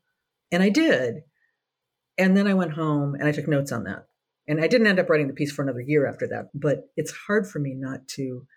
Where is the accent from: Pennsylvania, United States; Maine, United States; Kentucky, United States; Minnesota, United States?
Minnesota, United States; But I went to New York because I'm from Minnesota, and I went to New York because I had done an internship with an editor at Ms. Magazine